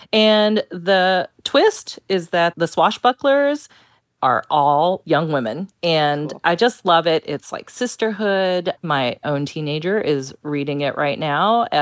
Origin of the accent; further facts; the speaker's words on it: South Carolina, United States; I'm from the South. It's from my home state of South Carolina.